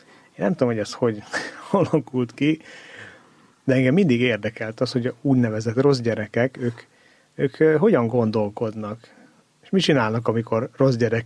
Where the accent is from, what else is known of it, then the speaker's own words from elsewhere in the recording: Southern Slovakia, Slovakia; moved away as an adult; annyira Magyarország, meg a felvidék, ahol én születtem, meg éltem 20 éves koromig, az nem egy peremvidék, ez a normál kultúra.